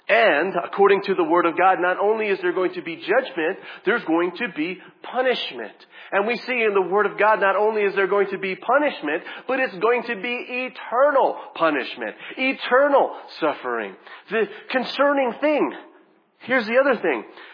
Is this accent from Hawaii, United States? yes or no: yes; Hawaii, United States; You know, I'm from Hawaii, right? I like to surf.